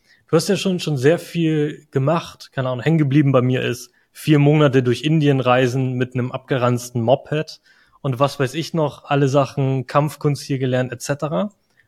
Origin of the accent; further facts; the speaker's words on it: Northern Germany, Germany; als Norddeutscher ist das Gebirge Harz schon insane gebirgig.